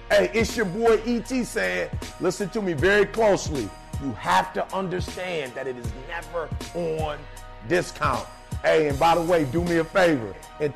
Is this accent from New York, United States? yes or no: no; Detroit, Michigan, United States; I'm from Detroit. They make F-150s a dime a dozen, right?